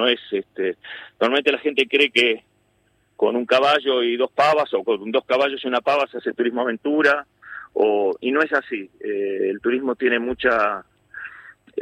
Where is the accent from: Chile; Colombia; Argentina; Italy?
Argentina; Bariloche, Río Negro; also born or lived in northern Argentina; Criado en Bariloche y viví mucho tiempo incluso en el norte argentino y en el exterior. Y volviendo, ya decidiendo, tengo 62 años, ya volviendo al sur, después de vivir en el norte del país, encontré un Bariloche muy crecido